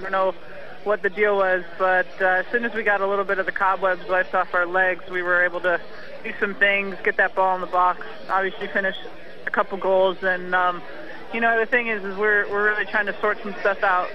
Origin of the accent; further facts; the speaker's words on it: Rochester, United States; even some of those girls were women that I looked up to growing up in Rochester.